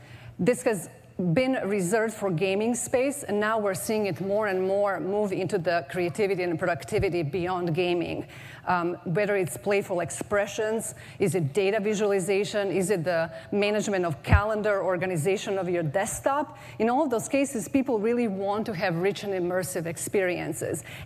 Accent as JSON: {"language": "English", "country": "Croatia", "said": "my niece, Anya, back in my home country of Croatia."}